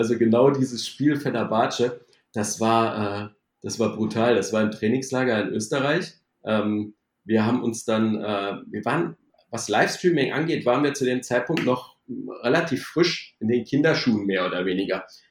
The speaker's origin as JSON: {"language": "German", "region": "Rhineland", "country": "Germany", "said": "Wie anfangs schon gesagt, komme ich aus dem Rheinland."}